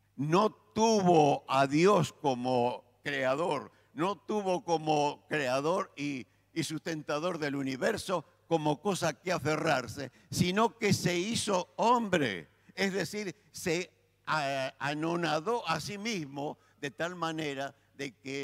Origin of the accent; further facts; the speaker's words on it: Argentina; a veces como argentinos tampoco lo podemos entender o creemos que no lo entendemos